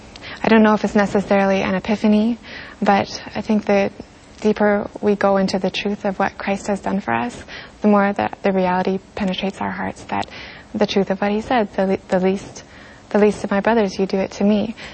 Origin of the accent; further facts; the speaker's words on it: Canada; growing up in Canada with legalized abortion, or allowed abortion more specifically